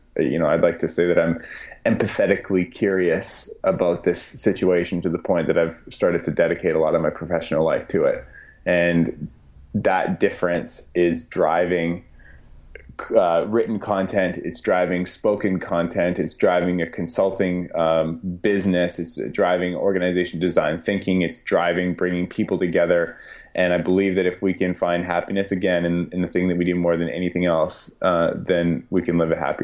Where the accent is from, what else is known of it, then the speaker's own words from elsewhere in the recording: Canada; You know, Gretzky, as a Canadian, that was kind of cool.